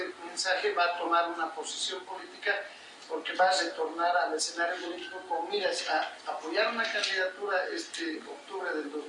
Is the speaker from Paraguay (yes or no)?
no; Cochabamba, Bolivia; como buenos cochabambinos sabemos cómo es eso.